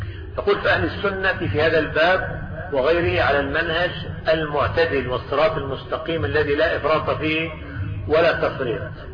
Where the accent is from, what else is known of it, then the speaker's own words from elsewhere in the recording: Egypt; وعندنا في مصر